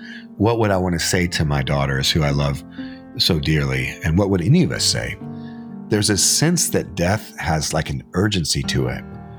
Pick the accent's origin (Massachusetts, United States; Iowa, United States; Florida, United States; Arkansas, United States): Arkansas, United States; I was born in Arkansas, and I grew up hunting and fishing, and I had an older brother and played a lot of sports.